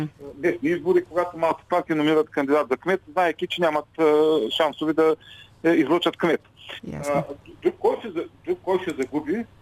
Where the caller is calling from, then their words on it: Ruse, Ruse Province, Bulgaria; съм от Русе.